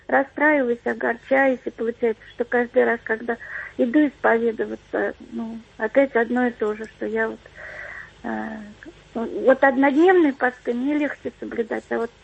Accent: Moscow, Russia; я из Москвы.

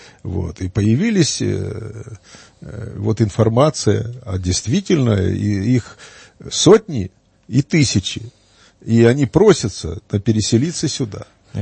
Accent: Kharkiv, Kharkiv Oblast, Ukraine; moved away; Из моего родного города Харькова, я, правда, уже 50 лет как не живу там

